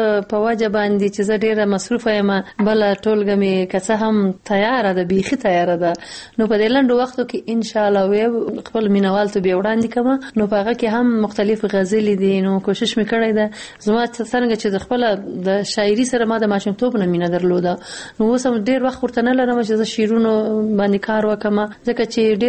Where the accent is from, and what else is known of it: Afghanistan